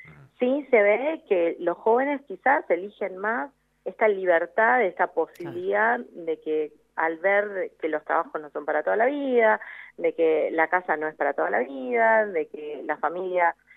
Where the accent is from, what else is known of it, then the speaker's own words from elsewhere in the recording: Rosario, Santa Fe, Argentina; yo soy de Rosario, de Santa Fe